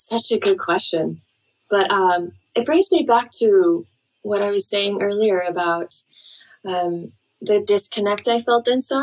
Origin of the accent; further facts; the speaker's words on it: Iceland; also born or lived in various; I didn't grow up in Iceland alone. I moved around a lot. I was trilingual by the age of 5.